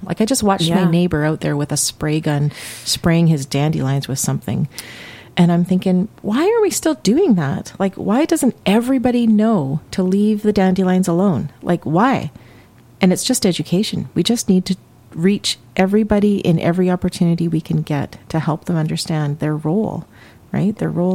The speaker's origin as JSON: {"language": "English", "town": "Toronto", "region": "Ontario", "country": "Canada", "tie": "born or raised there", "also_born_or_lived": "Western Canada", "said": "I grew up in Toronto and then we moved out west where I lived in a very small town, smaller than this room. And it was agricultural by nature."}